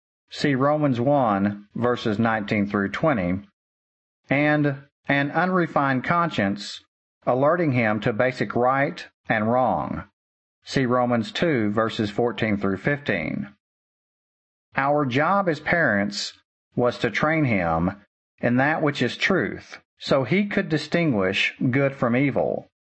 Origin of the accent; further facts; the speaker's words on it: Australia; When I grew up in Australia